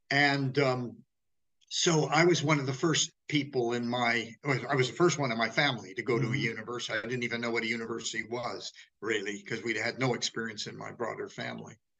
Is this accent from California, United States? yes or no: yes; West Hollywood, California, United States; I come, as you can tell from my funny accent, I come from the U.S. I come from West Hollywood, in fact. That's where I was raised.